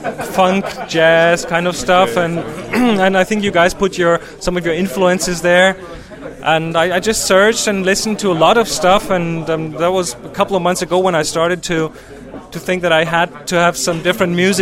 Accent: Austria; English is a second language; moved away as an adult; now in New York, United States; I'm from Austria, yeah, and I'm in New York since about 11 years. So I went there to study music, and I stuck around.

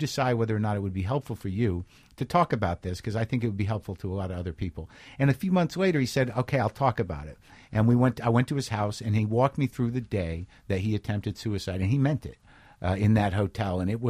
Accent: Albuquerque, New Mexico, United States; also born or lived in New Jersey / Alaska; Well, I was born in New Jersey. The first 6 years or so I did in New Jersey, and then I was in Alaska for a couple of years. Then I grew up primarily in New Mexico, Albuquerque.

